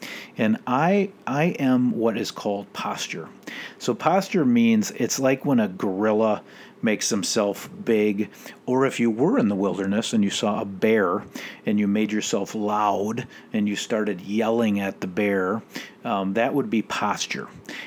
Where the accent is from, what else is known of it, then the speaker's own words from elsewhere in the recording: Edina, Minnesota, United States; I'm from Edina, so I when I get in a fight, it's more like dad wrestling.